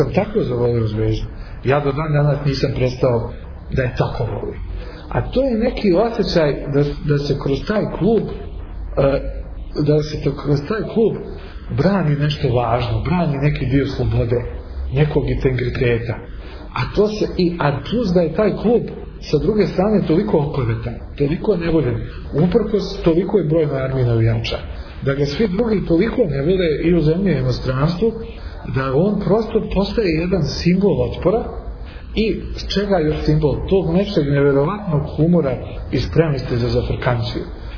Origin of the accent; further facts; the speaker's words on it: Sarajevo, Federation of Bosnia and Herzegovina, Bosnia & Herzegovina; born there; da smo živjeli, da sam rođen u Sarajevu, da je moj otac došao iz Novog Sada 59. da živi u Sarajevu.